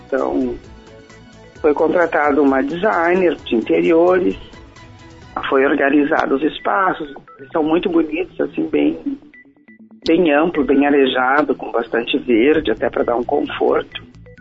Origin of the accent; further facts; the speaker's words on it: Rio Grande do Sul, Brazil; somos gaúchos.